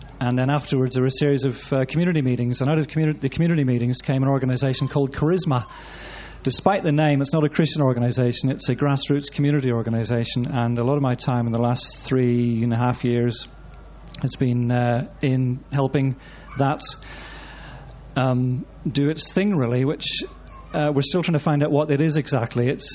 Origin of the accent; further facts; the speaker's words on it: Northern Ireland, United Kingdom; now in Manchester, United Kingdom; I've lived since the late 70s in inner city Manchester. It's not where I'm from originally. I'm a missionary from Northern Ireland.